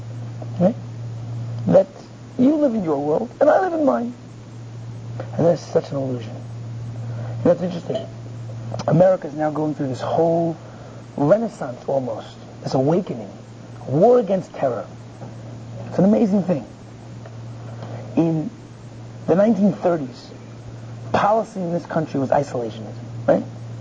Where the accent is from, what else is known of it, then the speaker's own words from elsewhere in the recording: United States; now in Israel; And I actually came to the yeshiva as an American. And then eventually I stayed, I became Israeli, joined the army